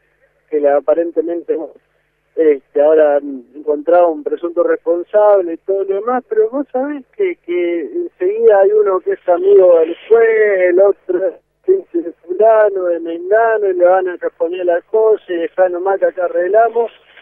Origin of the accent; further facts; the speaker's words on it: Argentina; como seres humanos, como argentinos